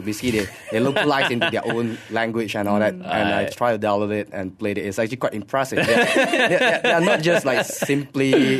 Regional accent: Malaysia; oh, we are Malaysian and we just make game for our country and all that.

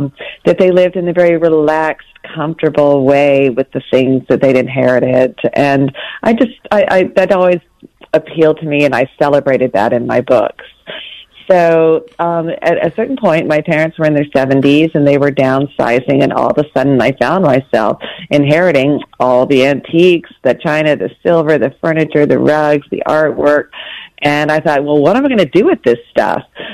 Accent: the South, United States; I grew up in the South with grandmothers and great aunts who lived in old houses

